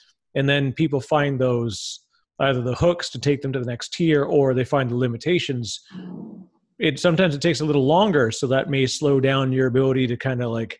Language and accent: English; Canada; But, you know, I'm also, I mean, I'm too Canadian maybe. I like to stay the humble roots